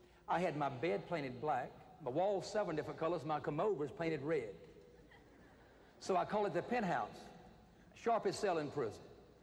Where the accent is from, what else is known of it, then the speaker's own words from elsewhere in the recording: South Carolina, United States; I was brought up in South Carolina where I learned to hate black people.